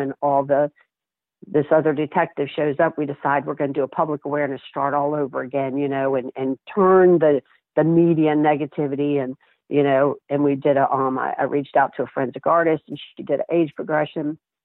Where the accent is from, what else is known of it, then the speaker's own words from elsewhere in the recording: St. Petersburg, Florida, United States; I had been in St. Pete, my hometown